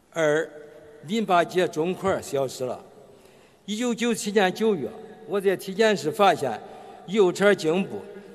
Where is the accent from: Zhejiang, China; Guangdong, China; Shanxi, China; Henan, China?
Henan, China; 我来自河南，是一名老中医